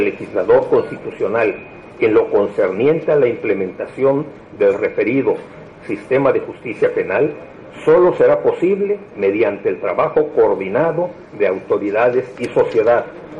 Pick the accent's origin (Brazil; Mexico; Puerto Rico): Mexico; para lograr el gran país al que aspiramos como mexicanos